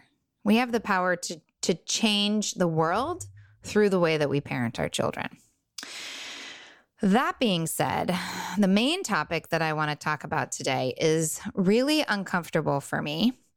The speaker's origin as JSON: {"language": "English", "region": "California", "country": "United States", "tie": "born or raised there", "said": "I grew up in Southern California in a bubble of wealth."}